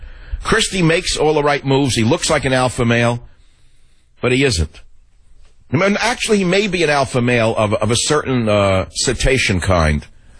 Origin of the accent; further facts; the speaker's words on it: California, United States; I'm from California. … have been here since 1974. So I consider myself a Californian.